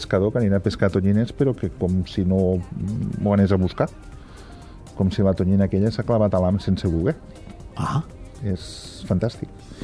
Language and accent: Catalan; Catalonia, Spain; Com a catalans hem sigut l'únic país